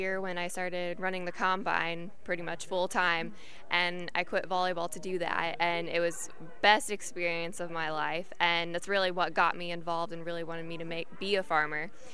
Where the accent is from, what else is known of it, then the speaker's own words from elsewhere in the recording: Waggoner, Illinois, United States; I grew up on a farm and went to Lincolnwood High School. So farming is a huge part of my life.